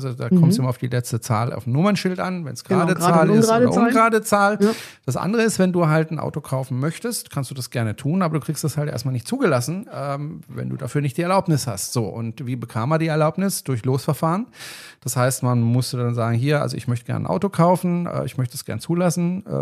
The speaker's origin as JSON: {"language": "German", "town": "Freiburg", "region": "Baden-Württemberg", "country": "Germany", "tie": "born there", "said": "Also in Freiburg zum Beispiel, in meiner Geburtsstadt, weiß ich, da gibt es inzwischen Elektrobusse, Straßenbahnen sowieso."}